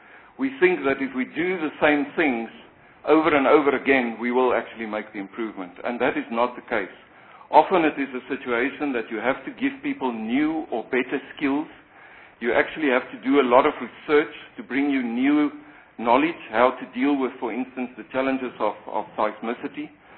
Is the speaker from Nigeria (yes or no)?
no; South Africa; as a South African